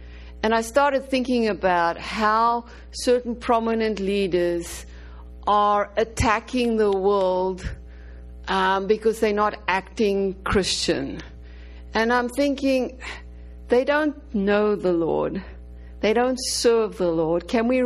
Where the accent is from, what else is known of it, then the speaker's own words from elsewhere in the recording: Virginia, Free State, South Africa; now in Roanoke, United States; Marlene, I come from Roanoke, Virginia.